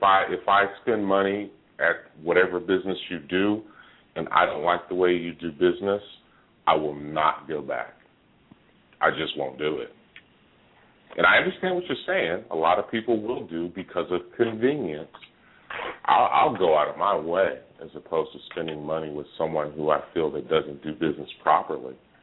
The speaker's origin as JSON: {"language": "English", "region": "California", "country": "United States", "said": "because I'm from the Bay Area"}